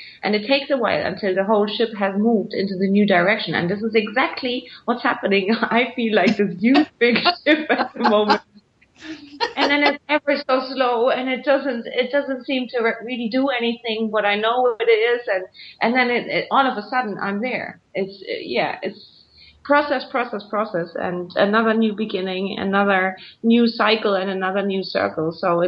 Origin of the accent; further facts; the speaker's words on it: Hamburg, Germany; We have in Hamburg, the city that we're moving back to, actually, because it's my hometown, we have houseboats, like Amsterdam style.